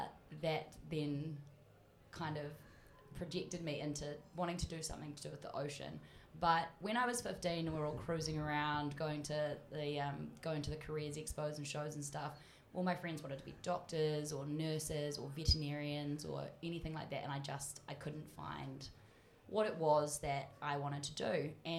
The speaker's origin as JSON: {"language": "English", "region": "Waikato", "country": "New Zealand", "tie": "born or raised there", "said": "So I was really lucky growing up on the Coromandel Peninsula. My granddad had a boat."}